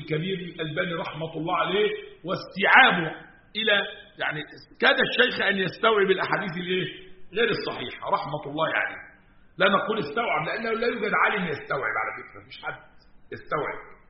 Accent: Egypt; وحتى الضعيفه لما نزلت عندنا في مصر ساعتها كانت ايه 100 100 وعلى ورق بقى ورق جرايد كده

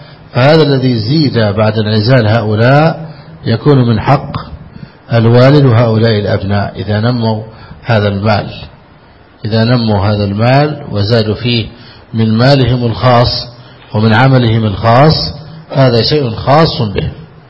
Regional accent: Egypt; عندنا في مصر

